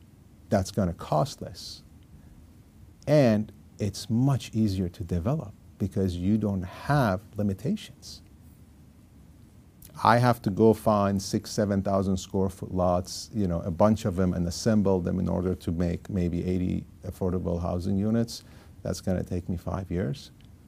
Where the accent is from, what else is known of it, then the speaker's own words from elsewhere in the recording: Iran; English is a second language; moved away; also born or lived in United States / Turkey / Germany / United Arab Emirates; I'm a first-generation immigrant to this country. Now, I was lucky enough to be born in America. But I grew up in Iran. I left my motherland